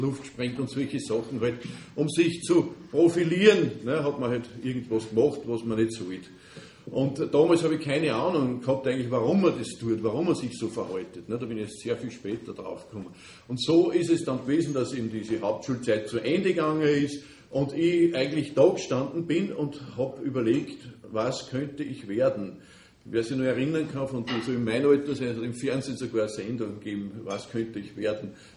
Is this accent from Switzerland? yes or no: no; Linz, Upper Austria, Austria; so sind wir dann eben da in Linz am Graben aufgewachsen.